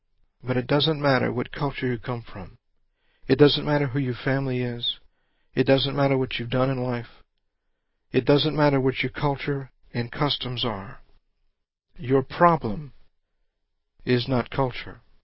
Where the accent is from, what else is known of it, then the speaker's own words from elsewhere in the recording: Houma, Louisiana, United States; moved away as an adult; also born or lived in Baton Rouge / Atlanta; now in New Orleans, United States; I was brought up in Houma. That's where I was born and spent the first 18 years of my life. After that, I went to Baton Rouge to go to LSU. I spent maybe 14 years total in Baton Rouge.